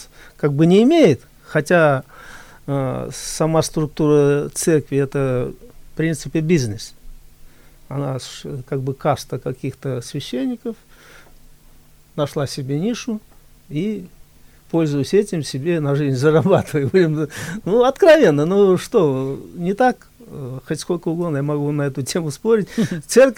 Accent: Tatarstan, Russia; born there; Я вот татарский хорошо знаю, потому что я родился в Татарстане.

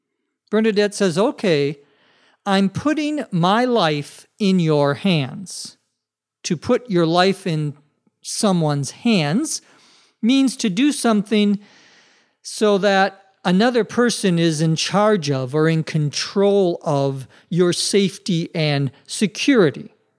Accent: Minnesota, United States; I remember growing up in Minnesota, and when I learned to drive, having this happen to me once or twice.

